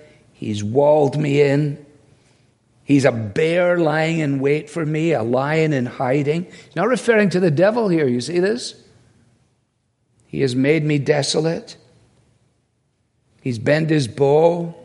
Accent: Scotland, United Kingdom; I mean, as I say it as a Scotsman, the Irish sent the bagpipes to Scots people as a joke.

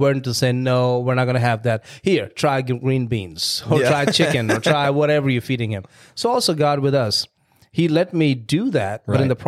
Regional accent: India; But I'm from India. Your family's from here. I don't know how that's going to be.

